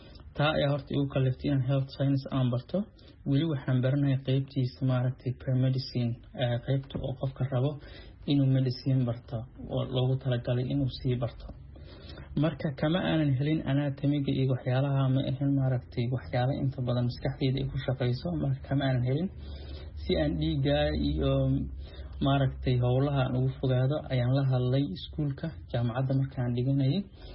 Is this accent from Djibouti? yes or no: no; Eritrea; also born or lived in Gedo, Somalia; now in Australia; Soomaaliya waxaan kasoo tegay aniga oo yar. Waxaan noloshayda inta badan aan kusoo qaatay ee aan kusoo barbaaray dalka Eritrea, halkaas oo aan ku aheen qaxooti inta badan muddo ilaa 12 sano ilaa 13 sano ah. Waxaan imid dalka Australia 2013.